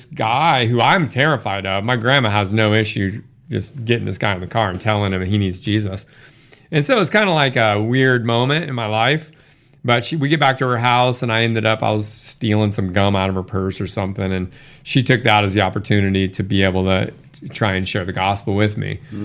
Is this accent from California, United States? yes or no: no; Anchorage, Alaska, United States; So I was born in Alaska, in Anchorage, Alaska, and raised there, but it was because of the oil industry.